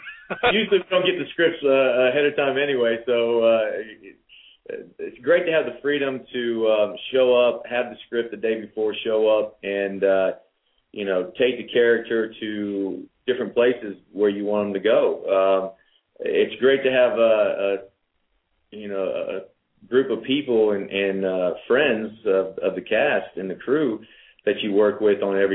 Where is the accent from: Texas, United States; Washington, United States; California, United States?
Texas, United States; Orange; being a Texas boy myself, I grew up in Orange, Texas, and I know the football rivalries